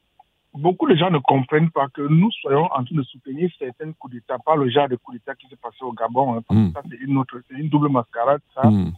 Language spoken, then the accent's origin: French; Cameroon; je viens du Cameroun